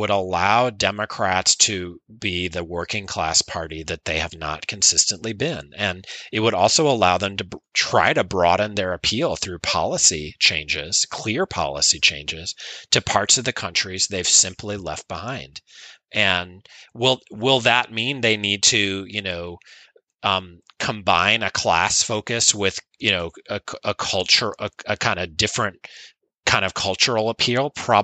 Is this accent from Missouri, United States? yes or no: yes; Missouri, United States; like my home state of Missouri, where Josh Hawley is a senator.